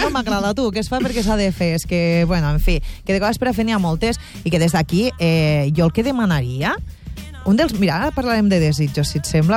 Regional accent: Catalonia, Spain; soc catalana i a Catalunya no s'ha utilitzat tant

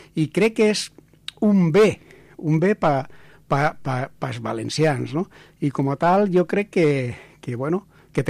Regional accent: Andalusia, Spain; soy andaluz de origen, castellano hablante, y con 18 años decido que, bueno, que, ¿por qué no hablar una lengua, de una comunidad, de una población que me ha acogido

